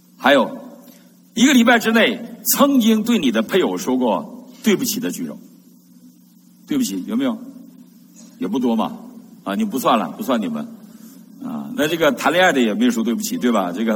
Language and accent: Chinese; Northeast China, China; 我们东北人有句话